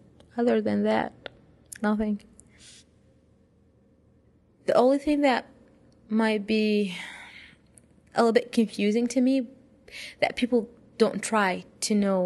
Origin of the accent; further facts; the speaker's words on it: Iraq; now in United States; Originally, I'm from Iraq, and I moved to the United States in 2010, April 2010.